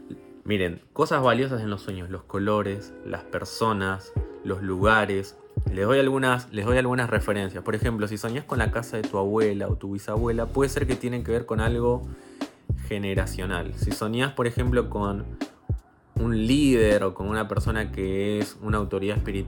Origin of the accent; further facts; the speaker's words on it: Buenos Aires, Argentina; now in Chile; soy de Argentina, Buenos Aires, pero estoy viviendo en Chile.